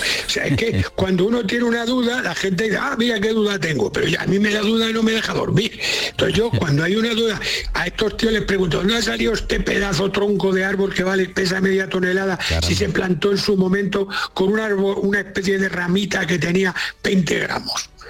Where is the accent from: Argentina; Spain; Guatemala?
Spain; Castile; En mi pueblo, por ejemplo, castellano, cuando se ve un árbol, la gente dice, mira, un árbol